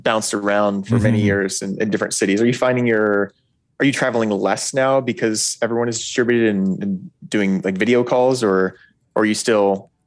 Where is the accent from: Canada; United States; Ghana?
United States; Eugene, Oregon; But yeah, I grew up in Eugene, Oregon, middle class family.